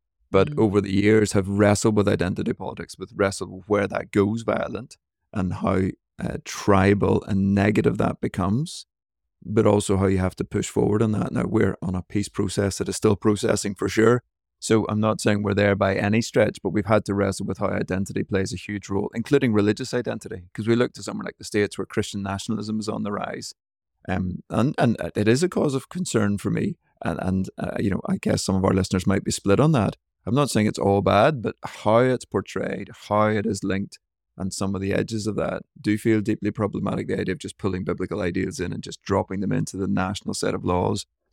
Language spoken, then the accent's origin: English; Ireland; as soon as I say I'm from Ireland, and nearly always say that I'm Irish when I'm traveling